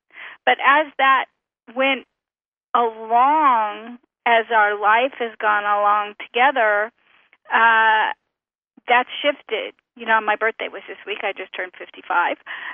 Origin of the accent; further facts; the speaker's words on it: Oregon, United States; I grew up in Oregon. His dad owned a dress factory in New York City. You know, my grandparents were farmers. I lived in the country.